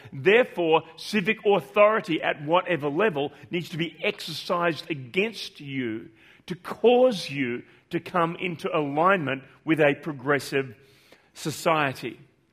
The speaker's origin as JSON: {"language": "English", "country": "Australia", "said": "that's a fairly sobering reality as an Australian"}